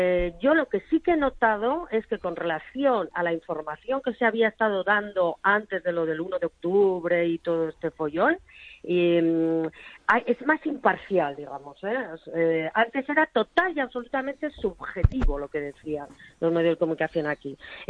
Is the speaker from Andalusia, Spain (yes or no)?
no; Logroño, La Rioja, Spain; now in Geneva, Switzerland; yo Barcelona no la conozco, yo soy de Logroño, ¿no?